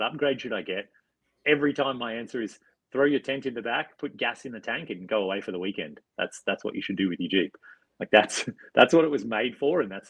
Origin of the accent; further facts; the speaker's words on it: Australia; I was living in Canada at the time. I'm from Australia a long time ago.